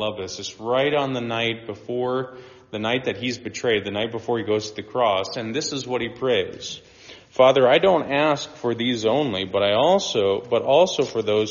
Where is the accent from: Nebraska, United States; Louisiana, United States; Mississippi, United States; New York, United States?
Nebraska, United States; Man, I'm such a northerner. Actually, I'm from Nebraska.